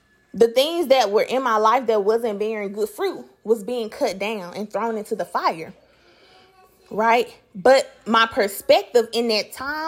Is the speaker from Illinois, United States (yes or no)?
no; Memphis, Tennessee, United States; I'm from North Memphis, okay? I want the hood music.